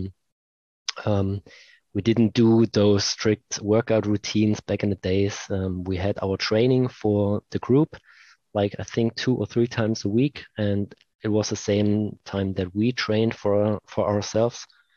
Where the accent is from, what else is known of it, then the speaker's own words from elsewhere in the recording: Leipzig, Saxony, Germany; saw that I was from Leipzig too, which is our hometown